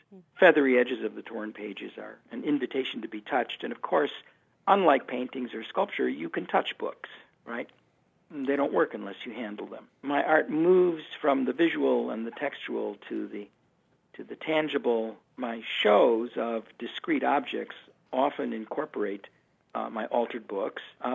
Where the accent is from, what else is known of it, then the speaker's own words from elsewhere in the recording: Chicago, Illinois, United States; I was born and raised in Chicago in a in a family of readers.